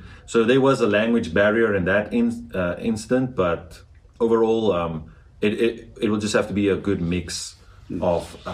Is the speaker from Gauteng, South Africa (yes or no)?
no; Bredasdorp, Western Cape, South Africa; So in the town where I'm from, so I'm from Bredasdorp, the Western Cape. And it's predominantly Afrikaans, but they do understand English.